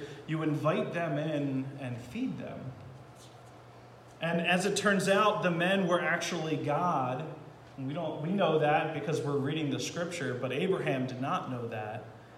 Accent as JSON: {"language": "English", "town": "Ocean City", "region": "New Jersey", "country": "United States", "also_born_or_lived": "Mastic Beach, New York", "said": "Now, I'm from a couple of places. I'm from South Jersey in a small town called Ocean City. And then before that, I'm from a small town on Long Island, Mastic Beach, New York."}